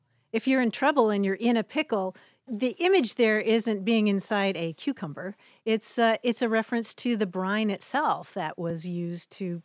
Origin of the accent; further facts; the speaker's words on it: Kentucky, United States; now in California, United States; the funny things that y'all say in Vermont that we don't say here in California or that I didn't hear growing up in Kentucky.